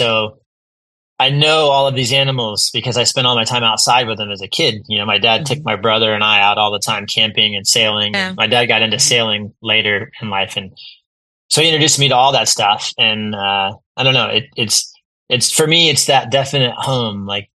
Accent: Winter Park, Florida, United States; born there; I was born in Winter Park, Florida.

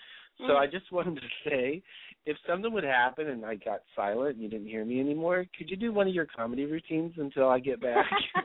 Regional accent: Midwest, United States; growing up in the Midwest. And then I moved out here to California, and slowly I got introduced, you know, to food that really bites you back.

